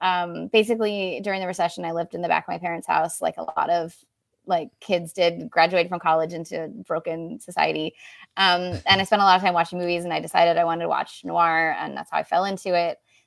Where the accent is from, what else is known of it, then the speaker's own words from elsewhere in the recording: California, United States; even though I grew up in California